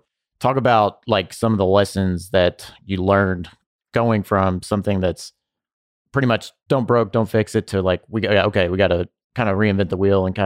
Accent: Bardstown, Kentucky, United States; because everybody gives me crap because I say I'm from Bardstown all the time.

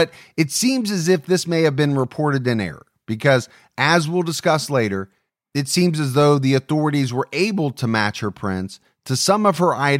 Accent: Ohio, United States; that's about half the size of my home state of Ohio.

